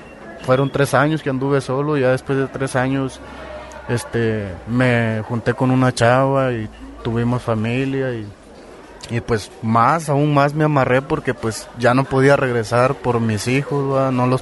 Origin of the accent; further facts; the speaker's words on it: Honduras; moved away as an adult; yo cuando salí de allá de Honduras, mi idea era superar a mi mamá, ayudarle